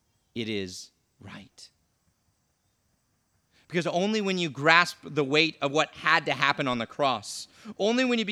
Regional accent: California, United States; Growing up in California, I know a thing or two about earthquakes

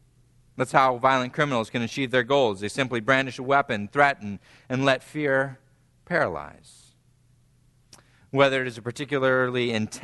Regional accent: San Diego, California, United States; caught my attention from my hometown of San Diego.

